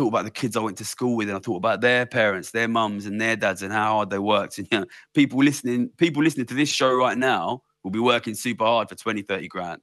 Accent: London, United Kingdom; I grew up in London and, you know, in a very sort of immigrant part of London where we're all like, we want to make money, we want to move up.

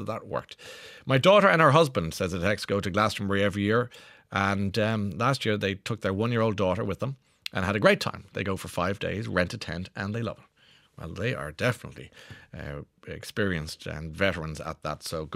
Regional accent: Tullamore, Leinster, Ireland; I'm 43. I'm from Tullamore.

